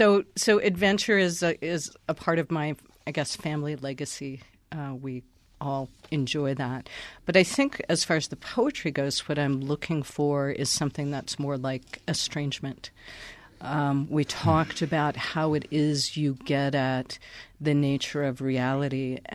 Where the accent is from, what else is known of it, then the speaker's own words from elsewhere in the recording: United States; I feel it certainly as an American and an enormous consumer of resources